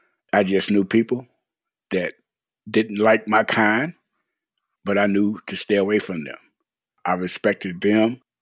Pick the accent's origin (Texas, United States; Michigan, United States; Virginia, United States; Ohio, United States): Virginia, United States; I was born and raised in Hanover County, Virginia